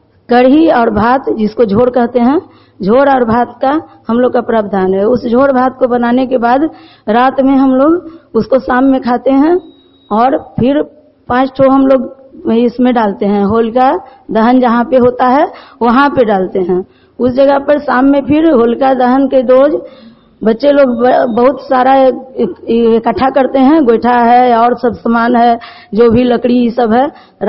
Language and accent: Hindi; Ekangadi, Bihar, India; मैं एकंगडी के रहने वाली हूँ।